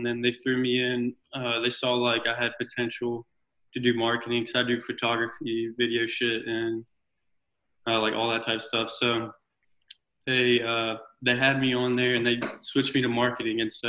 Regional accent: North Carolina, United States; I'm from North Carolina.

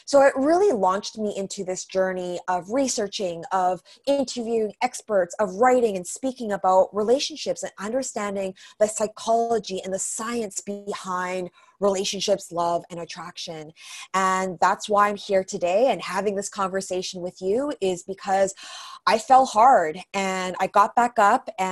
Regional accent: Vancouver, British Columbia, Canada; after a really traumatic breakup in my hometown of Vancouver

